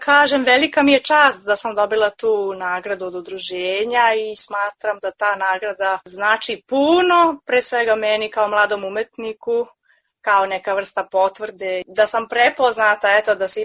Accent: Ćuprija, Pomoravlje District, Serbia; Ja sam inače i rodom Ćupričanka, tako da sam tu svoje školovanje započela.

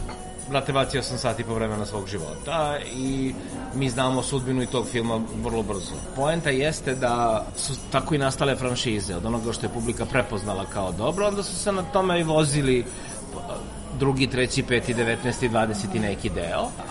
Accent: Čačak, Moravica District, Serbia; krenuo sam s lokala kao Čačanin

